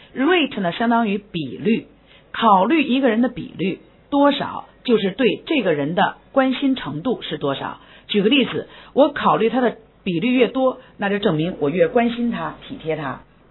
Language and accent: Chinese; China; 大家都知道我们中国人啊是非常聪明的，